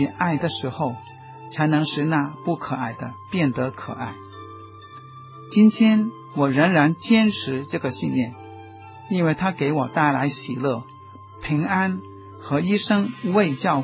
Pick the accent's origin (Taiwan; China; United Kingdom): China; 都会受到我是中国人这个事实的影响